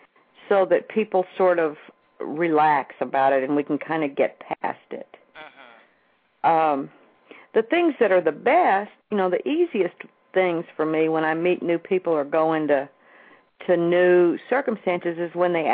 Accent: Mississippi, United States; I was raised in Mississippi in this little bitty town

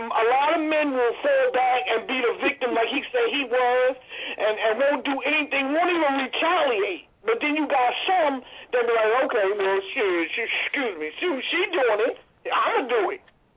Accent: New York, United States; I get where he's coming from, because he's from Brooklyn or whatever, and I'm a New Yorker, too.

